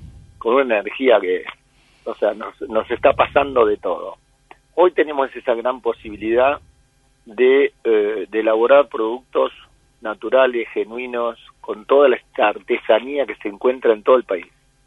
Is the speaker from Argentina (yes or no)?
yes; Argentina; moved away as an adult; also born or lived in Italy / France; Hace muchos años, salí de Argentina trabajando como modelo.